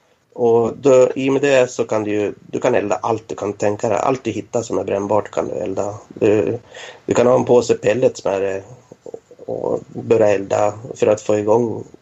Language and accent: Swedish; Norrland, Sweden; som norrlänning då